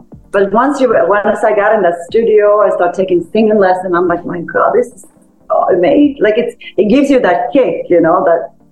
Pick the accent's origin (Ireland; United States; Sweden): Sweden; because it's my home country and it's like so big in Sweden.